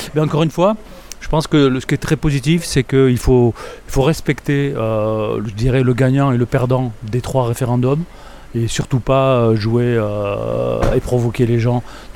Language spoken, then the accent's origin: French; Nouvelle-Aquitaine, France; accent: southern; moved away as an adult; now in New Caledonia; Je suis originaire du Pays Basque, en fait. Mais ça fait 30 ans que je suis dans le Pacifique.